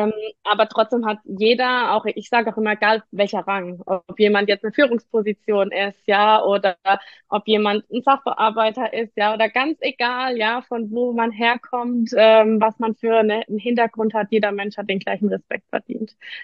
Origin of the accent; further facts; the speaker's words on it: Baden-Württemberg, Germany; bin 24 Jahre alt. Ich komme aus dem Rhein-Neckar-Kreis in einem kleinen Örtchen, was wahrscheinlich eh keiner kennt, weil wir eine ganz kleine Gemeinde sind, ist aber auch ganz schön am Feld und gemütlich.